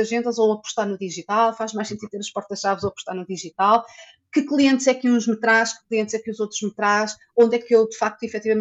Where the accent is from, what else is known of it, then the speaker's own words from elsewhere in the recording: Aveiro, Portugal; now in Maia, Portugal; eu estou a viver na Maia, mas eu sou de Aveiro. Eu, quando vim de Aveiro para a Maia